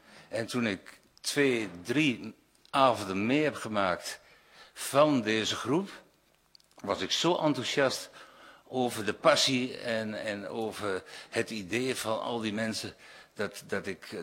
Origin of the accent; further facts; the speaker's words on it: Saasveld, Overijssel, Netherlands; ik kom uit Saasveld.